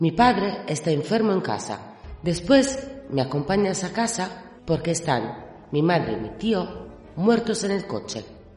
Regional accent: Sardinia, Italy; Spanish is a second language; Bárbara y Stefano eran de Cerdeña, mi isla, de donde vengo yo

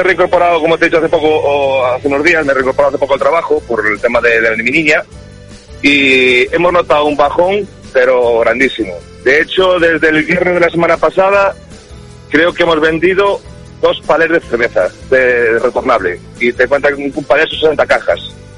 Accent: Galicia, Spain; yo soy del Ribeiro, pertenezco al vino Ribeiro

